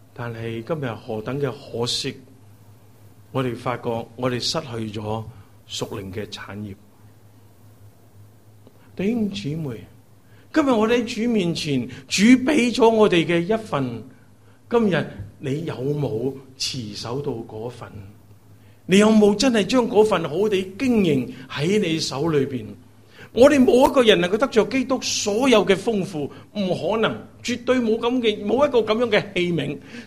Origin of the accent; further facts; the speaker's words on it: China; 呢個咧係我哋中國人唔夠明白嘅，我哋唔夠明白